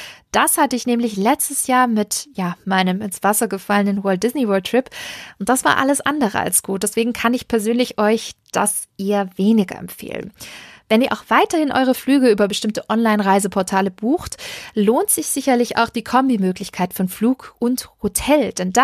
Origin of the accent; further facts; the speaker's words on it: Stuttgart, Baden-Württemberg, Germany; Ich komme aus Stuttgart